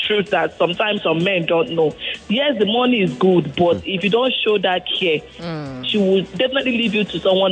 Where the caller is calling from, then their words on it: Ajah, Lagos, Nigeria; I'm calling from Aja.